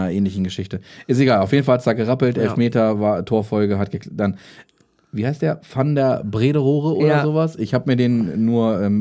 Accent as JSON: {"language": "German", "town": "Hanover", "region": "Lower Saxony", "country": "Germany", "said": "als Hannoveraner"}